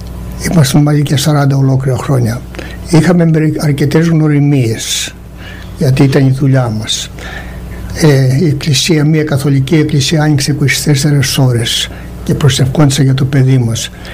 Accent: Peloponnese, Greece; Είναι στον Πάρνο, 1100 μέτρα υψόμετρο. Και είναι η ολόκληρη Ελλάδα για μένα, είναι το χωριό μου.

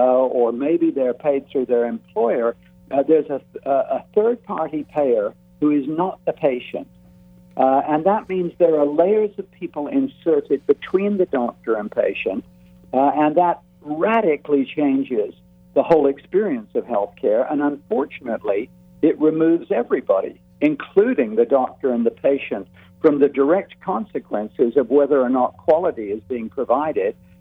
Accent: Taiwan; because I grew up in Taiwan. My father had gone out there to work.

